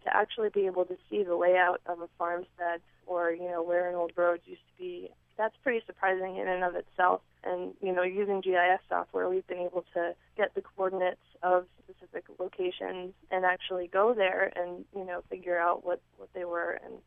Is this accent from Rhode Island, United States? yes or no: yes; Rhode Island, United States; Well, actually, I grew up in Rhode Island